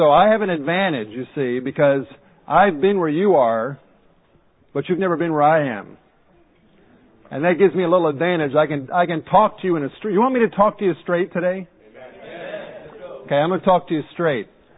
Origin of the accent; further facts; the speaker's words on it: Michigan, United States; I'm from Michigan. What's right in New York might not be right in Michigan.